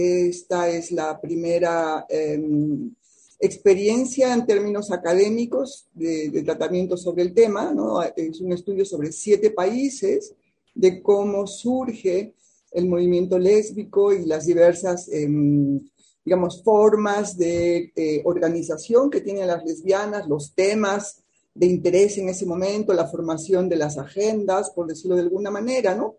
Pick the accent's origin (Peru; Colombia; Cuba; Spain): Peru; moved away as an adult; now in Mexico; Pues yo soy peruana de origen y soy naturalizada mexicana. Llevo en México 33 años. Vine a México a estudiar una maestría en Flaxo. Vine por 2 años.